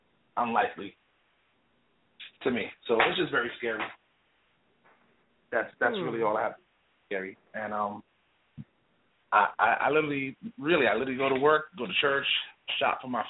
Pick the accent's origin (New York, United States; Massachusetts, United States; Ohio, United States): New York, United States; I'm from New York originally.